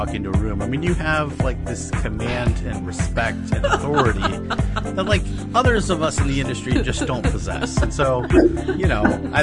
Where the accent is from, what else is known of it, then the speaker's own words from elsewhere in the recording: the South, United States; mason jar because I'm from the South.